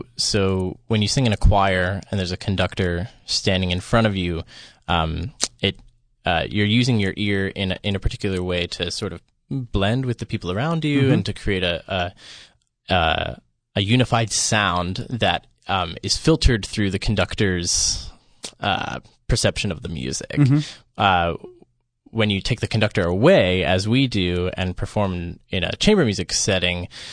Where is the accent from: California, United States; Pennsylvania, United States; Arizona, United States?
Pennsylvania, United States; Philadelphia; I'm from the Philadelphia area, as are 2 of our other members